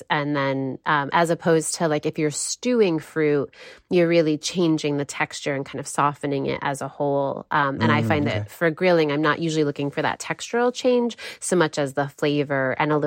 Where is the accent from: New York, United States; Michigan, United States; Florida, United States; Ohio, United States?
Michigan, United States; I'm from Michigan and we grow a lot of fruit here. I mm-hmm. have always lived, or mostly always lived on the west side of the state, which is our fruit belt.